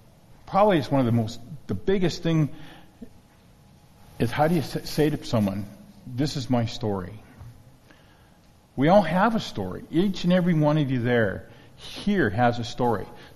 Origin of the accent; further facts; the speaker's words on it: Calgary, Alberta, Canada; I was born in Calgary. My grandmother was actually born in Calgary, so I was a third generation Calgarian Albertan. My kids are fourth generation